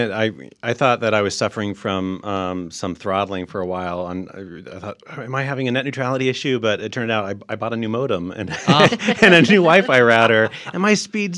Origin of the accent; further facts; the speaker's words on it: Florida, United States; Although, you know, I'm from Florida, So I was watching the elections in Florida pretty closely.